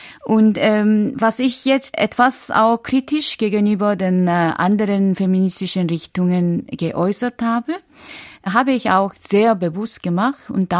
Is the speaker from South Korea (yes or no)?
yes; South Korea; Aber für mich, wo ich aufgewachsen bin, steht diese